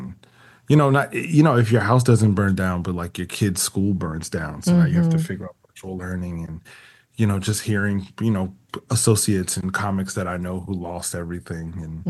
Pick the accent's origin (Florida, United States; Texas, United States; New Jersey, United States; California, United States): New Jersey, United States; Jersey City; also born or lived in Delaware; Jersey City, New Jersey, born and raised.